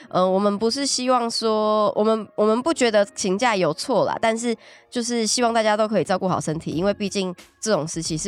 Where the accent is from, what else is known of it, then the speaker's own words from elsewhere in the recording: Tainan, Taiwan; now in Taipei, Taiwan; 我是台南人